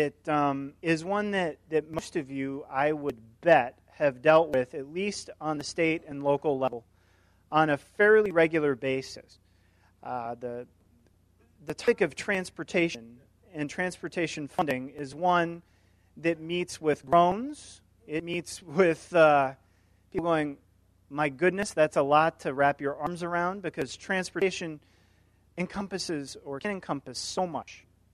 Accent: Iowa, United States; because I'm from Iowa. We see a lot of airplanes up there when I was growing up

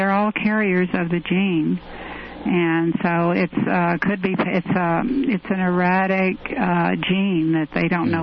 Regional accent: Galveston, Texas, United States; in Galveston.

